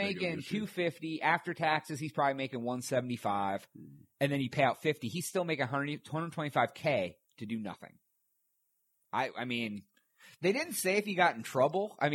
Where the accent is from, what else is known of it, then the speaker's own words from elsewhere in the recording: Ohio, United States; We're both white dudes. We're both from Ohio.